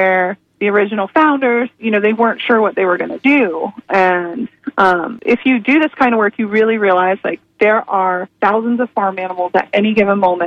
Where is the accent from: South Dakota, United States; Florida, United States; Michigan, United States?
Florida, United States; Ocala; So I was born and raised in Ocala, which is where Kindred Spirits was originally situated.